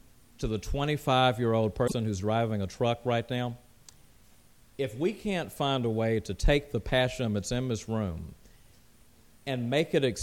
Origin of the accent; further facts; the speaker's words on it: Montgomery, Alabama, United States; as a lot of people believed in my hometown of Montgomery, Alabama, back in 1954